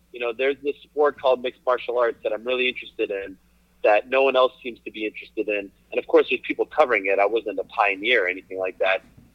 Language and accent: English; Montreal, Quebec, Canada; growing up in Montreal, you have to be an NHL fan.